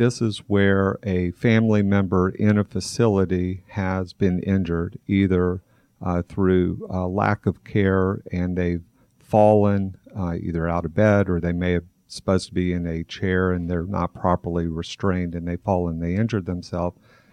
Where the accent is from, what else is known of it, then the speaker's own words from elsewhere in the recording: Birmingham, Alabama, United States; also born or lived in Michigan; now in Atlanta, United States; I grew up in Birmingham, Alabama, then went to Michigan for college, Emory for law school, and have been here in the greater Atlanta area for the past 30 years.